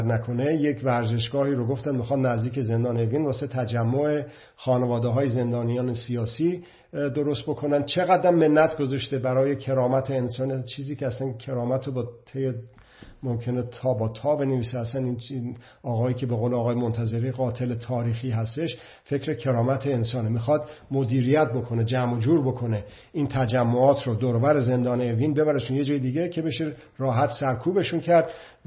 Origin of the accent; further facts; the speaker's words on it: Iran; به عنوان یک ایرانی در خارج از ایران